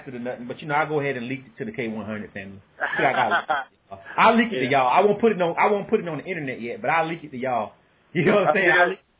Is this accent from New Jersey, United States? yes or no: no; Panama City, Florida, United States; I'm from Panama City, Florida.